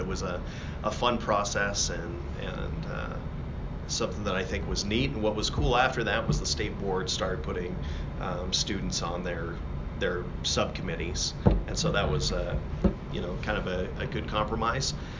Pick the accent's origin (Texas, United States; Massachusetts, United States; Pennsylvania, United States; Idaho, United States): Idaho, United States; Pocatello; I'm from Pocatello, so I grew up here, went to Highland High School.